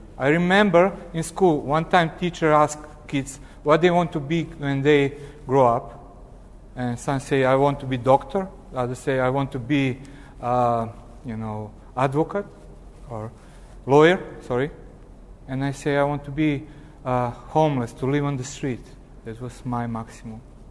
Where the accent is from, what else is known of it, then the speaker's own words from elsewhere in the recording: Novi Sad, Vojvodina, Serbia; English is a second language; I'm from Novi Sad. I'm pastor of Protestant Christian Fellowship, that is Free Evangelical Church